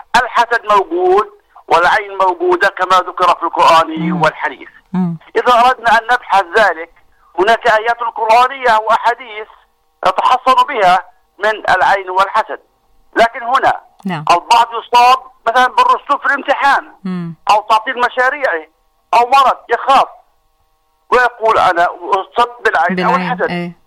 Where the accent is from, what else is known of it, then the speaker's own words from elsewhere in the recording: Jordan; عن جد عندنا في الأردن هيك.